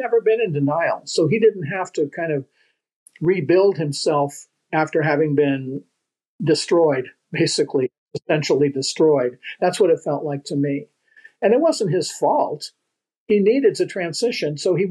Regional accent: San Francisco, California, United States; Well, I was born in 1955. I grew up in San Francisco also.

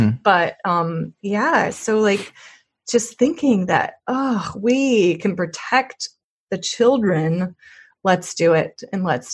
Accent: Missouri, United States; But because she's from my home state.

